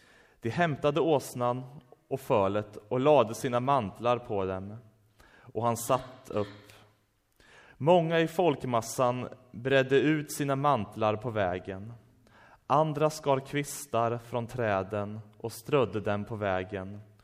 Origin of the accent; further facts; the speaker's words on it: Sweden; Så läser han och ser att vi är från Sverige.